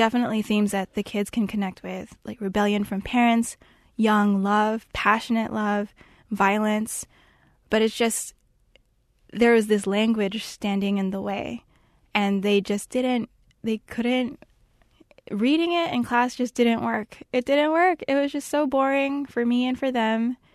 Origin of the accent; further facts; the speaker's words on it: United States; I'm Filipino. I'm Filipino-American, and here I am, like a person of color, teaching the colonial powers language to other students of color.